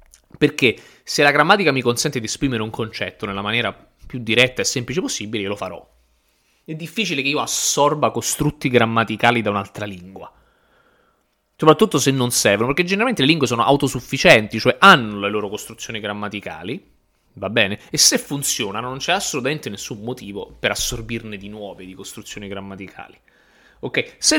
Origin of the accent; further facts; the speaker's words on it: Taranto, Apulia, Italy; accent: Tarantino; E quindi col dialetto tarantino iniziamo a vedere un po' di roba greca nel nostro dialetto.